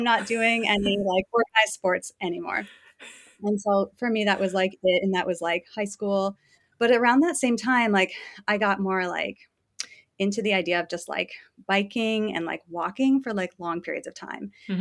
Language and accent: English; Plattsburgh, New York, United States; So I am originally from the Adirondack area of New York State. So I grew up like in a town called Plattsburgh, kind of in that outer region by Lake Champlain.